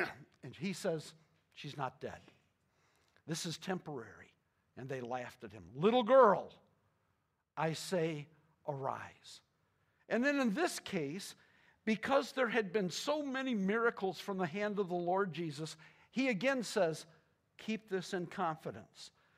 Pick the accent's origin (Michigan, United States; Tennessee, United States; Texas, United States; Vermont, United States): Michigan, United States; Pontiac; I grew up in Pontiac